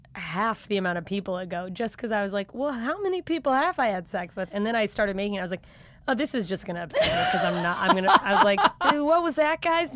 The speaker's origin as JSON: {"language": "English", "region": "Alaska", "country": "United States", "tie": "born or raised there"}